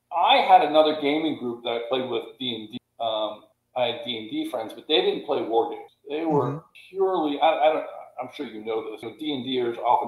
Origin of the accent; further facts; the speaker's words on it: King of Prussia, Pennsylvania, United States; We were both 15, back in King of Prussia, Pennsylvania, where we grew up. He grew up in Royersford, and I grew up in King of Prussia.